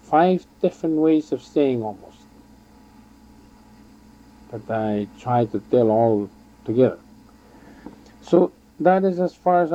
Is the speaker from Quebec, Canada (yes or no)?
no; Peawanuck, Ontario, Canada; from Bewanek, Ontario.